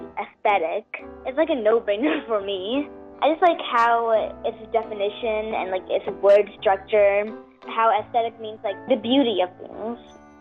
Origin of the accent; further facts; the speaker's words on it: Stockbridge, Georgia, United States; I'm in the 5th grade, and I'm from Stockbridge, Georgia.